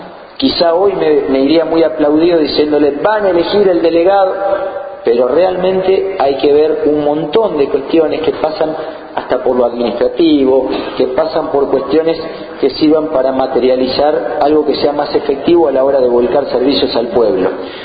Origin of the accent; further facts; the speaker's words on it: Energía, Buenos Aires, Argentina; Yo soy de Energía también, un pueblo del distrito, y como habitante del distrito realmente siempre hemos estado lejos de los lugares de decisión.